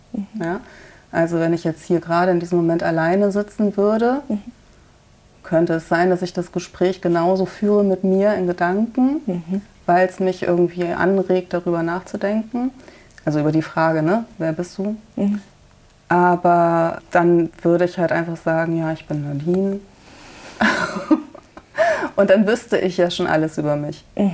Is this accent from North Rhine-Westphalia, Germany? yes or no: yes; North Rhine-Westphalia, Germany; Ich bin ein Kind der 80er Jahre. Ich bin in Nordrhein-Westfalen aufgewachsen.